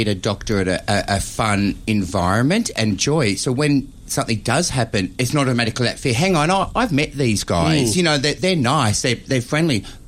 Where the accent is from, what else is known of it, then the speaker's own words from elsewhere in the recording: Sydney, New South Wales, Australia; I'm from Sydney